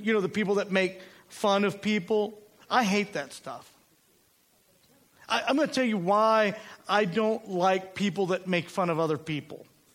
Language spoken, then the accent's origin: English; Mobile, Alabama, United States; we grew up in Mobile, Alabama, when I was really young, and myself being Puerto Rican, I'm darker skinned